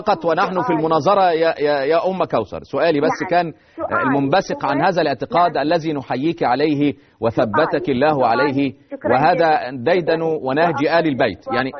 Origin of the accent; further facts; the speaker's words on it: Egypt; يعني إحنا عندنا في مصر يقولوا الستات بيتكلموا كتير